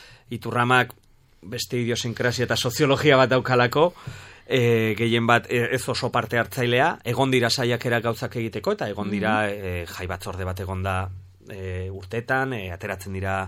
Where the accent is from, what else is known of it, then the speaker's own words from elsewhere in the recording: Pamplona, Navarre, Spain; Beste asko ordea ez askotan galdetzen dizutenen nongoa zara, bueno, Iruñekoa, zentrokoa esaten genuen garai batean